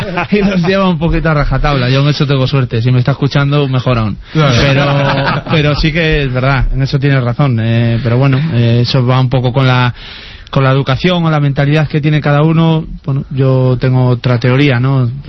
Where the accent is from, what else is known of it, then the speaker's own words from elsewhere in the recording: Galicia, Spain; moved away; pues como gallego que soy, a Galicia no la puedo pisar hasta finales de junio, porque el frío que hace por allí, imagínate.